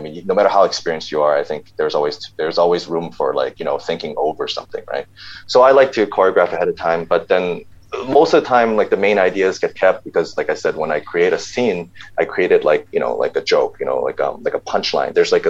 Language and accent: English; Illinois, United States; Really, suburbs outside Chicago, because a lot of my Chicago friends, they don't like it when I say I'm from Chicago. They're like, "You're not from the city. You're from the suburbs."